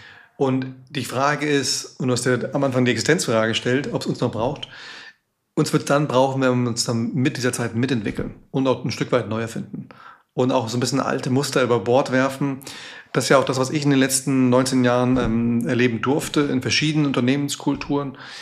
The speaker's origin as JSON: {"language": "German", "town": "Frankfurt am Main", "region": "Hesse", "country": "Germany", "tie": "born there", "said": "44 Jahre jung, bin gebürtiger Frankfurter, gelernter Betriebswirt"}